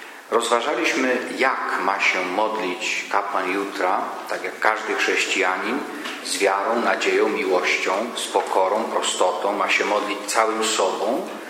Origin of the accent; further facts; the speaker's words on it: Świętokrzyskie Voivodeship, Poland; klasztor Złotego Lasu w Rytwianach koło Staszowa w moich rodzinnych stronach.